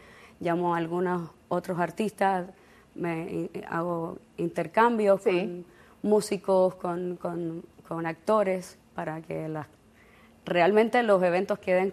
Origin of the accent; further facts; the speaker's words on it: Havana, Cuba; moved away as an adult; now in Chile; Nací en La Habana, me fui a los 19 años, y llegué a Chile, no me acostumbré con el frío